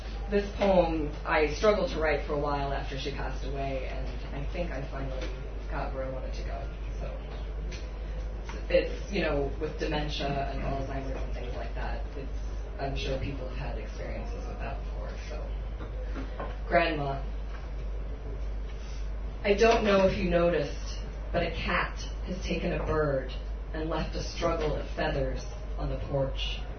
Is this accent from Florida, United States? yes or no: yes; Miami, Florida, United States; But yeah, so I came from Miami, so a lot of the poems are set there.